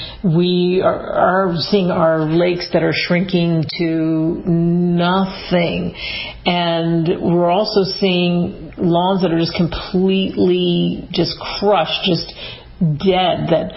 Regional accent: Cherry Hill, New Jersey, United States; I grew up in Cherry Hill, New Jersey.

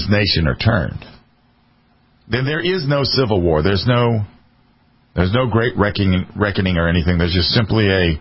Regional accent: South Carolina, United States; The United States that I grew up in the Midlands of South Carolina, where I was bused to a black neighborhood

